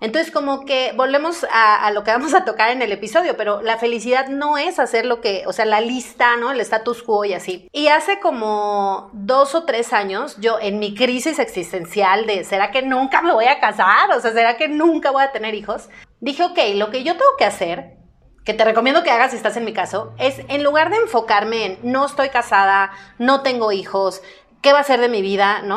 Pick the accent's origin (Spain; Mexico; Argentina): Mexico; Mazatlán, Sinaloa; yo soy de Mazatlán, Sinaloa, que es un puerto hermoso y que ya no está tan chiquito